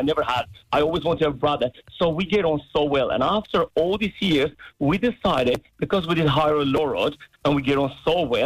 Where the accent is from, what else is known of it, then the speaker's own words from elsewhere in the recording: Armenia; now in Ireland; I'm from Ireland. And I'm like, oh, no, sorry, I'm Armenian.